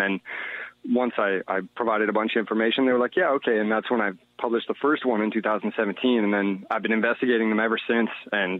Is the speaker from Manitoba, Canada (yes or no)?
no; Ottawa, Ontario, Canada; And I'm from Ottawa originally